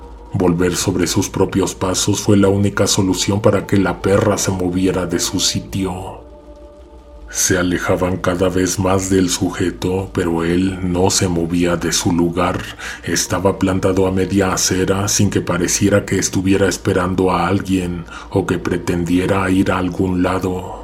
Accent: San Juan del Río, Querétaro, Mexico; Nosotros somos de San Juan del Río, pero como ella se fue a estudiar, prefirió rentar un departamento.

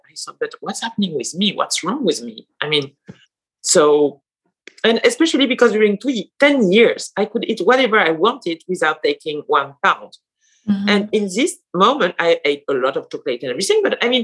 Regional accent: France; English is a second language; I'm from France. I'm in Bordeaux, southwest of France.

